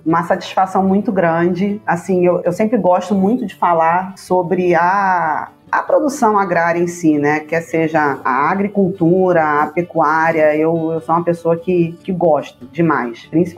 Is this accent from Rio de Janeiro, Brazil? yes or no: yes; Rio de Janeiro, Brazil; meu pai tinha sítio em Teresópolis, que a gente é do estado do Rio de Janeiro